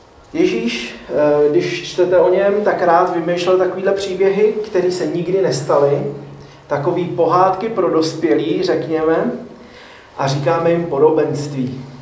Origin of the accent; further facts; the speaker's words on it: Prague, Czechia; My jsme z Prahy, z města, takže neznáme to zemědělství zase tak dobře.